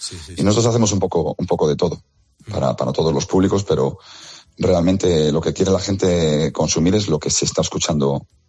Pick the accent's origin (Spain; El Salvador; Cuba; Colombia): Spain; Cantabria; yo soy de Cantabria y luego mi socio es de Palencia.